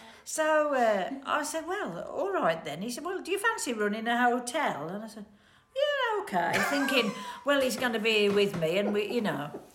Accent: United Kingdom; also born or lived in Netherlands; Well, I'm British through and through, you know, like a streak of bacon, me.

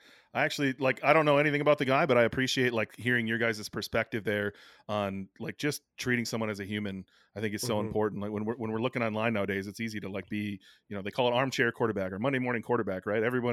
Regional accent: Wisconsin, United States; So I'm from a small little town in western Wisconsin. I'm like 30 minutes from Minneapolis, St. Paul, but just over the b

